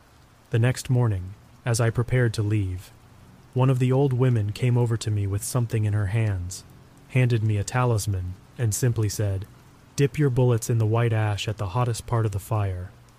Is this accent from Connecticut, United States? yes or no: no; Arizona, United States; Growing up in Arizona, myths and legends are a part of life.